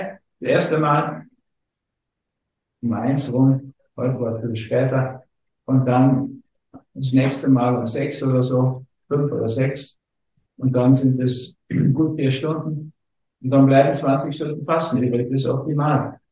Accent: Berlin, Germany; born there; ich bin in Berlin geboren

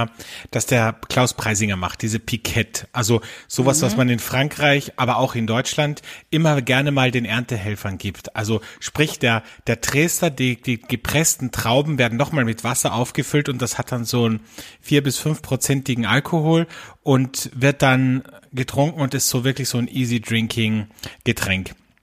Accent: Austria; Gatsch, wie man bei uns in Österreich sagt

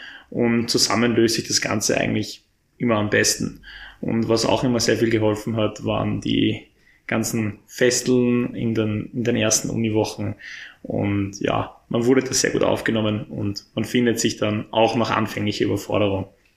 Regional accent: Vienna, Austria; now in Leoben, Austria; komme ursprünglich aus Wien.

